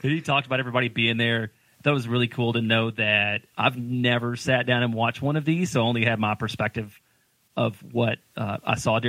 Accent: Texas, United States; It's pretty easy growing up in Texas. Everybody's born being an American football fan.

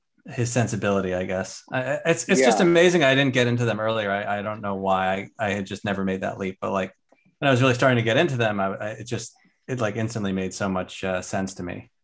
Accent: New Jersey, United States; now in New York City, United States; I grew up in nearby New Jersey, and then made the arduous trek to New York City, about 20 miles from my hometown.

